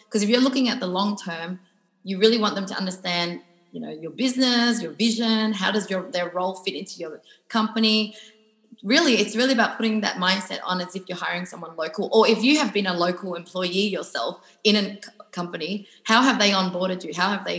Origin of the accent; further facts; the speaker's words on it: Australia; You know, we're both Australian